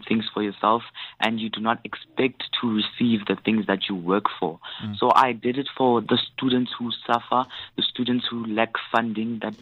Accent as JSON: {"language": "English", "town": "Kagiso", "region": "Gauteng", "country": "South Africa", "said": "So I am from Kagiso, which is a township in Krugersdorp."}